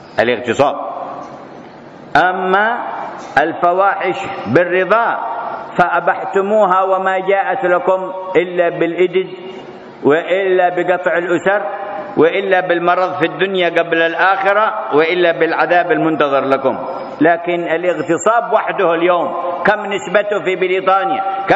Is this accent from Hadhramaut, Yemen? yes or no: yes; Hadhramaut, Yemen; عرفنا المرأة في تعيش عندنا في حضرموت عاملة مالكة لما تملكه